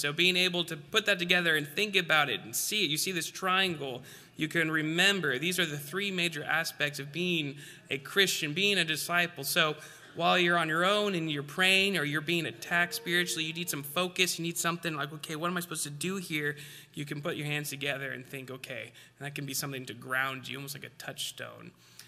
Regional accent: Alaska, United States; And I'm from Alaska, so I had my thermostat set to, I think, like 63, 64.

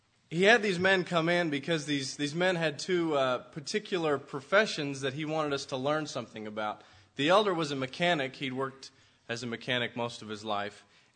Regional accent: Lander, Wyoming, United States; As a teenager growing up in Lander, Wyoming, heard of the place, Judd?

